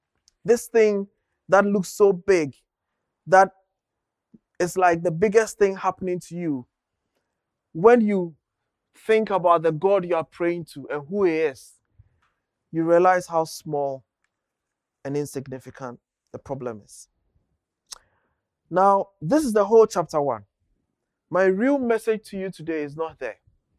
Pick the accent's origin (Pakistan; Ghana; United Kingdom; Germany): Ghana; English is a second language; moved away; I come from Ghana, and in Ghana, at least when I was a child, electricity was not very so